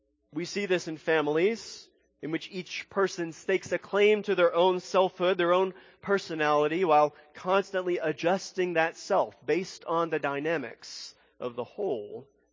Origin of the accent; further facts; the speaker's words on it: Louisiana, United States; accent: southern; Thankfully … did not take a class to lose his southern accent, nor did I. Though sometimes people are still surprised when I tell them I'm from Louisiana.